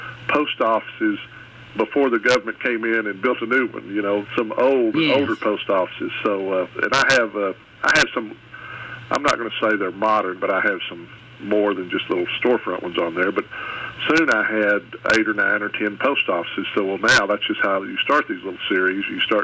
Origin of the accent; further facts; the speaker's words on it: Odessa, Texas, United States; also born or lived in McCamey, Texas; I was born and raised in Odessa, Texas.